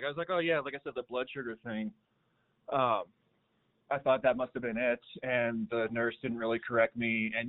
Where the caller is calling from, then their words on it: Colorado Springs, Colorado, United States; I am calling from Colorado Springs.